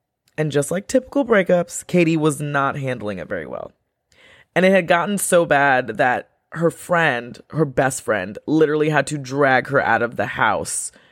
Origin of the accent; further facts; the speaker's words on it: New York, United States; I mean, I was from New York, so we had some pretty late clubs.